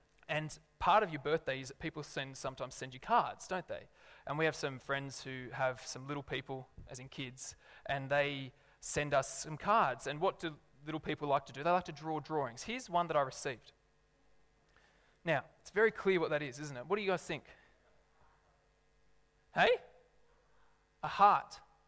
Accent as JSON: {"language": "English", "town": "Lithgow", "region": "New South Wales", "country": "Australia", "tie": "born or raised there", "said": "So I grew up in Lithgow in a rather large high school."}